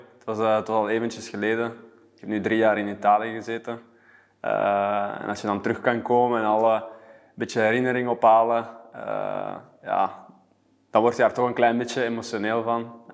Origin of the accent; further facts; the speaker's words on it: Muizen, Flanders, Belgium; Ik ben van Muizen. Dus ik ben hier opgegroeid. Ik ben naar Deemsum geweest op school. En ik tot mijn tweede middelbare altijd in Mechelen geweest.